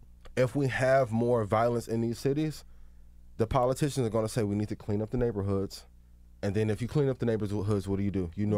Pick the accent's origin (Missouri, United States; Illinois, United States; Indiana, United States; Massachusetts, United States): Indiana, United States; East Chicago; like I said, I'm from East Chicago, Indiana. There's a lot of killings that were happening in Chicago before a lot of Chicago rappers were popular.